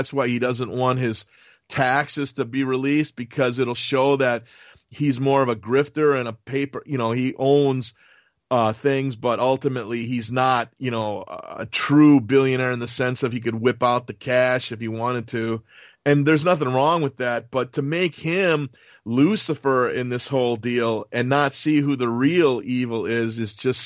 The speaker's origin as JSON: {"language": "English", "region": "Wisconsin", "country": "United States", "tie": "born or raised there", "said": "Where I was born and raised in Wisconsin"}